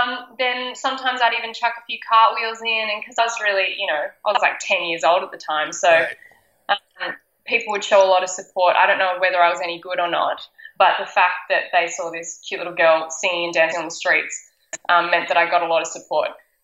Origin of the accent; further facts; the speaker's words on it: Sydney, New South Wales, Australia; also born or lived in Brisbane, Australia / Thailand; I was born in Brisbane, Australia, and then when I was about one, I moved to Thailand and spent my early childhood growing up in Thailand. And then moved to Australia, grew up in Sydney.